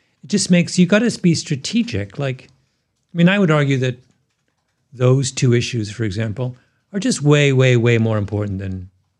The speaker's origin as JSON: {"language": "English", "country": "Canada", "said": "this is not something as a Canadian I think a great deal about"}